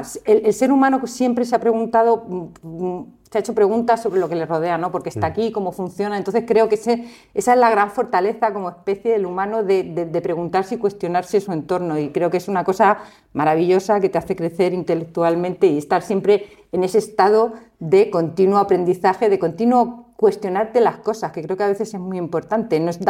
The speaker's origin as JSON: {"language": "Spanish", "town": "Madrid", "region": "Community of Madrid", "country": "Spain", "tie": "born or raised there", "said": "No, yo soy natural de Madrid. Bueno, nací en Madrid, crecí en Madrid, hice mis estudios en Madrid, pero a mí siempre me gusta decirme que soy castellana."}